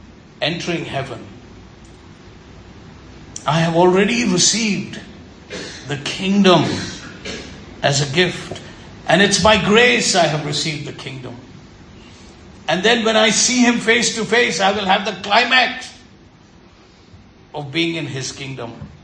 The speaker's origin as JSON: {"language": "English", "town": "Pune", "region": "Maharashtra", "country": "India", "said": "might call myself an NRI, really, or an OCI, or whatever I want to call myself, but it's temporary, being an Indian, being a Puneite."}